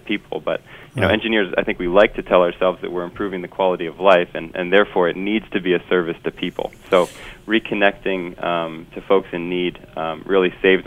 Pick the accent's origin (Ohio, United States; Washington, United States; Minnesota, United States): Ohio, United States; Cincinnati; That's right. I grew up in Cincinnati, yeah.